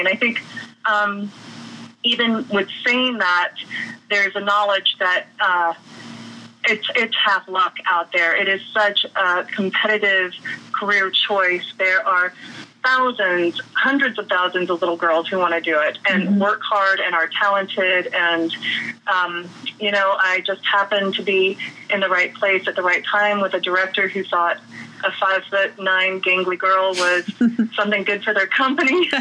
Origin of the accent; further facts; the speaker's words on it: Lexington, Kentucky, United States; also born or lived in Woodford County, Kentucky; I was born in Woodford County, Kentucky, and raised mainly in Lexington. My family moved there when I was about four.